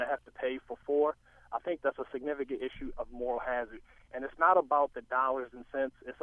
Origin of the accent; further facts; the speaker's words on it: Baltimore, Maryland, United States; By me growing up in Baltimore City, I have many friends who grew up with me